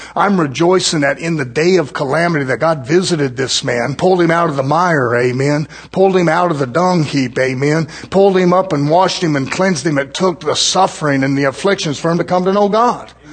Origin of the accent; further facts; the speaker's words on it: United States; born there; Yeah, I'm thankful I was born in America.